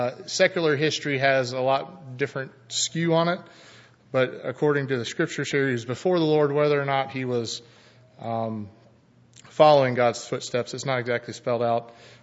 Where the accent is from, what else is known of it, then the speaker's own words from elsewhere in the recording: Plant City, Florida, United States; And a lot of them were from Plant City, and me growing up in Plant City, a lot of them I can remember and I knew.